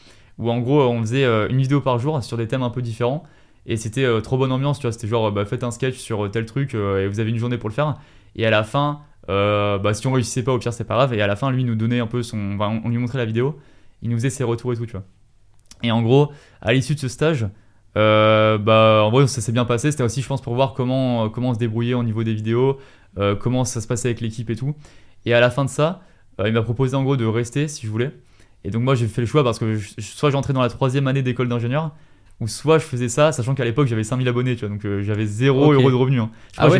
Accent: Montélimar, Auvergne-Rhône-Alpes, France; De Montélimar, à côté, à Savas.

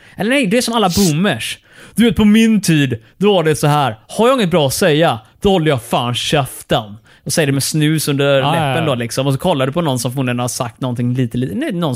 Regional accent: Malmö, Skåne, Sweden; Jag kom från Malmö och jag spelade vid pingis.

